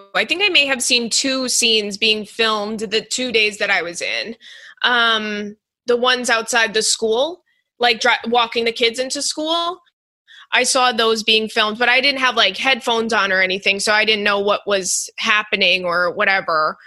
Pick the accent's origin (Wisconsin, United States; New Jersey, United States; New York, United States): New York, United States; Long Island; you would be perfect for this, you know, because I'm from Long Island.